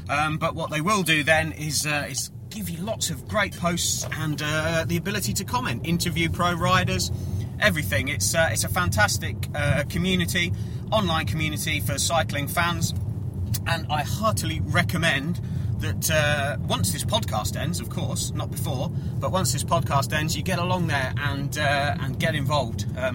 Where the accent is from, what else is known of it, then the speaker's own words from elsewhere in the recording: United Kingdom; we were crowing about how brilliant life was being British.